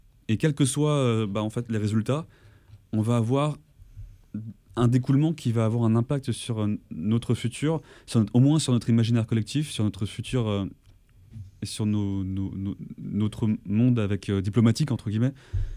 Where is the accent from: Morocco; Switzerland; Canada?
Canada; Quebec; en tant que Québécois